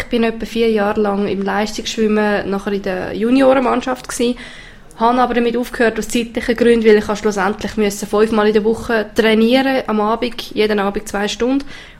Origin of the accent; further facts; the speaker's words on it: Zurich, Switzerland; Ich muss sagen, ich bin aus Zürich, bei uns ist das nicht so verbreitet.